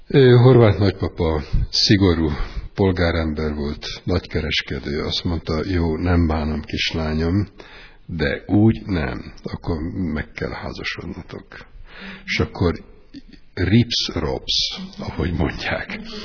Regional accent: Sopron, Győr-Moson-Sopron, Hungary; Soproniak vagyunk, és ez érdekes módon mind gondolkodásomat, karakteremet biztosan, hogy meghatározza. Szüleim soproniak, édesanyám negyed Iziglen, városlakó, édesapám még Győrből kerültek, mert nagyapám katona volt, apai nagypapa.

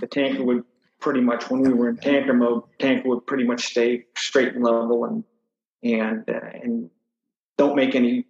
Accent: California, United States; I was born and raised in California, right in the Bay Area.

